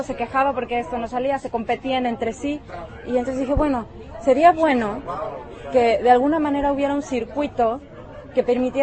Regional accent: Mexico; es un festival sobre México porque somos mexicanos, entonces empezar por nuestro propio país

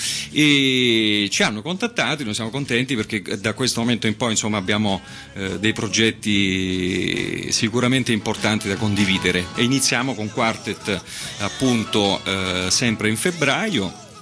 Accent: Campania, Italy; Sono contento perché ritorno nella mia terra, la Campania

